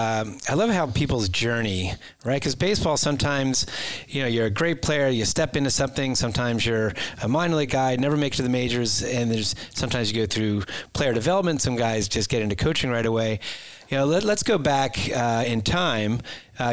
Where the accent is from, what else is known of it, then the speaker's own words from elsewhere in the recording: Philadelphia, Pennsylvania, United States; I tell you what, you know, growing up in Philadelphia playing hockey, we had a home-and-home series with a team from Mississauga